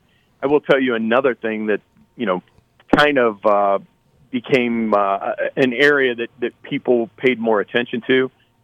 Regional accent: Illinois, United States; as you're well aware, I'm from Southern Illinois

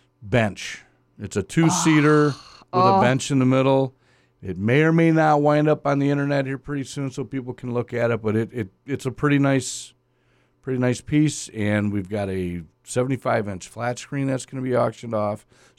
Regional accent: Wisconsin, United States; I said, listen, pal, I'm from Wisconsin. I can handle cold.

